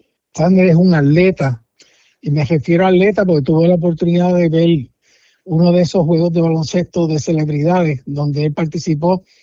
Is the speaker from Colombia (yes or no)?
no; Puerto Rico; no podemos dejar de pensar que somos boricua y que va a pelear uno de los nuestros.